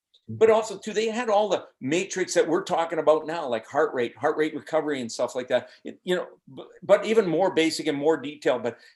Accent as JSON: {"language": "English", "country": "Canada", "said": "I'm from Canada"}